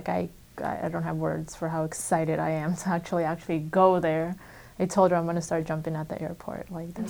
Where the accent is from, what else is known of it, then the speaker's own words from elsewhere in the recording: Nepal; I'm from Nepal, because whenever I would tell people I'm from Nepal, they would not know where that is.